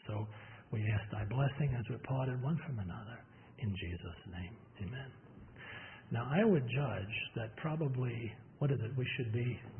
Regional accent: New York, United States; Now, I grew up in New York, around New York. There are a lot of Italians in New York.

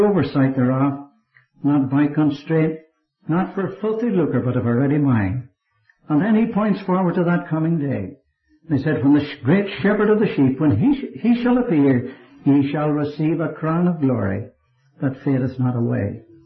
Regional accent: Northern Ireland, United Kingdom; born there; I was born here in Northern Ireland.

